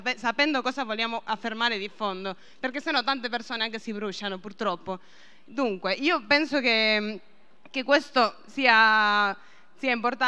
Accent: Spain; io infatti sono spagnola

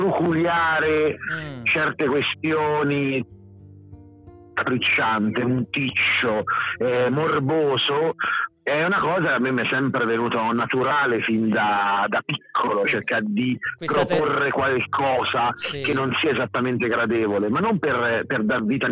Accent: Arezzo, Tuscany, Italy; sì, però io sono d'Arezzo, quindi

